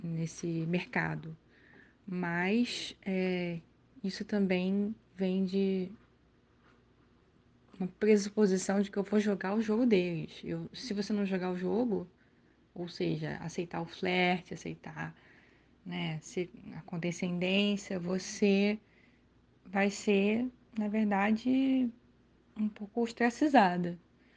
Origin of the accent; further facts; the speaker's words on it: Rio de Janeiro, Brazil; Eu sou do Rio de Janeiro, mas moro fora.